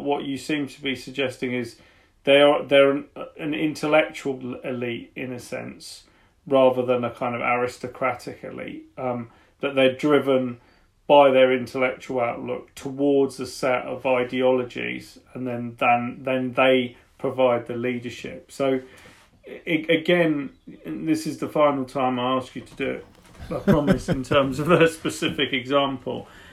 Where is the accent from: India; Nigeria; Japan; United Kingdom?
United Kingdom; And as a Brit, I have to step in and say